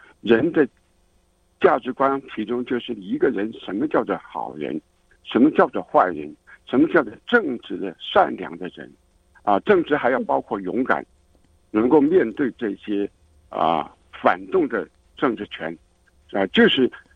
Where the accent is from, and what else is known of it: China